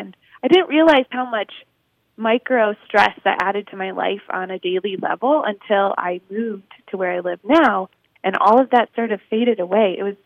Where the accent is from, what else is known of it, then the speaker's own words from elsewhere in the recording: Chicago, Illinois, United States; I came from Chicago.